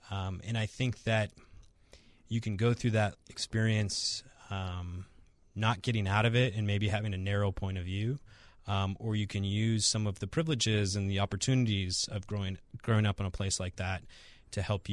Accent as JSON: {"language": "English", "town": "Naperville", "region": "Illinois", "country": "United States", "tie": "born or raised there", "said": "growing up in Naperville made me want to get out more and made me appreciate more where I'm from."}